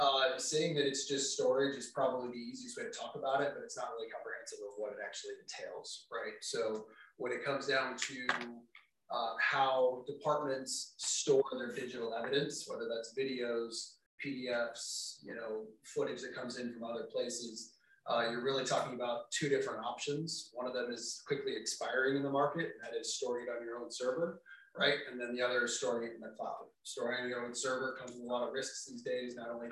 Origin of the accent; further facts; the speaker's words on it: Des Moines, Iowa, United States; Actually, I'm from Des Moines, not Minneapolis.